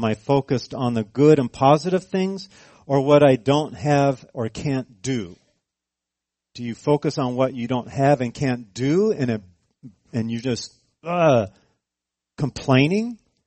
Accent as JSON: {"language": "English", "region": "California", "country": "United States", "said": "Now, I'm from California"}